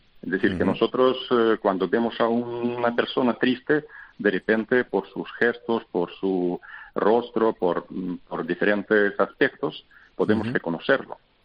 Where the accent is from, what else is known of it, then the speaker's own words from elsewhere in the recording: Russia; Spanish is a second language; now in Spain; Bueno, yo soy ruso, o sea que vine hace mucho tiempo a España.